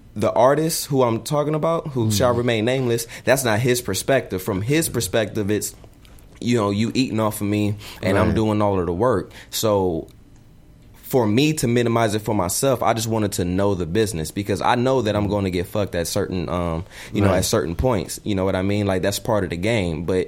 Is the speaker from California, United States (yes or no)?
yes; California, United States; Like, cause I'm from South Central, you know, and everybody like has entertainment dreams.